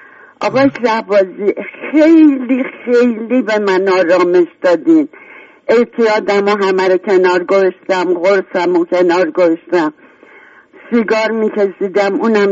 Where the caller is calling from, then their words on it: Tehran, Tehran Province, Iran; از تهرانم، نزدیک 80 سالمه.